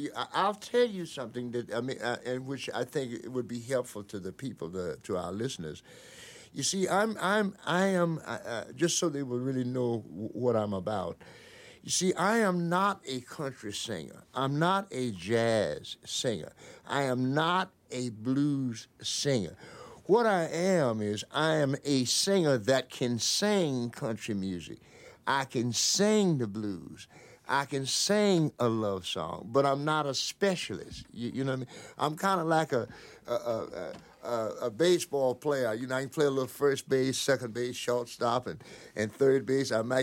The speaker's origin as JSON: {"language": "English", "town": "Greenville", "region": "Florida", "country": "United States", "tie": "born or raised there", "also_born_or_lived": "Albany, Georgia", "said": "Oh, well, I'm from a little small town I was born in Albany, Georgia, but I don't know anything about it because my parents moved to Florida when I was about 6 months old"}